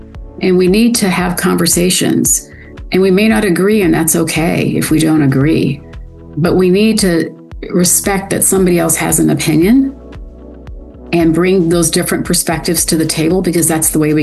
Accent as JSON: {"language": "English", "town": "Rockville", "region": "Maryland", "country": "United States", "tie": "born or raised there", "also_born_or_lived": "Texas", "said": "Well, I actually grew up, for the most part, right outside of Washington, D.C. in Rockville, Maryland. But my mom's family is from Texas. I was actually born in Texas."}